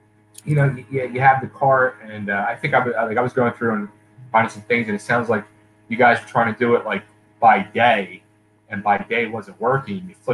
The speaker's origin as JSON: {"language": "English", "region": "Pennsylvania", "country": "United States", "said": "like when I was a young kid, 18, I owned a pizza shop. I'm from Philadelphia area."}